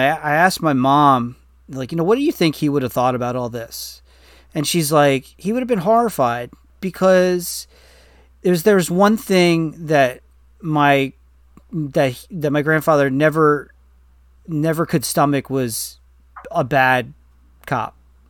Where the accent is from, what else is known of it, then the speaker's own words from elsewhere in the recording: New York, United States; because of our upbringing, because where we grew up in New York, we didn't see that.